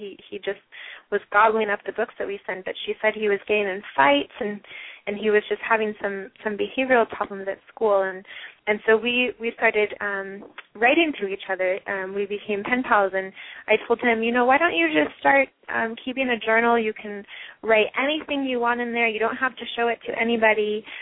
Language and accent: English; Ventura, California, United States; especially here in my hometown of Ventura and in inner city Los Angeles, we have an active chapter.